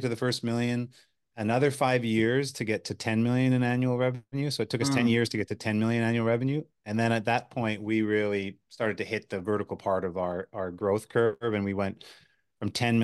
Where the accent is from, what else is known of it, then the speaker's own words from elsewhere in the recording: Manitoba, Canada; I'm a Canadian, born in the prairies of Manitoba, and grew up here.